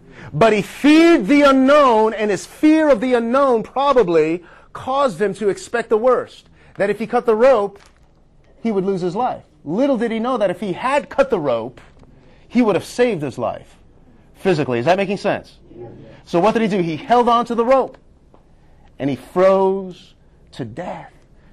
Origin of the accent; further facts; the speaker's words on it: East Coast, United States; moved away as an adult; It was a new part of the country. We're from the East Coast. The East Coast is a different world.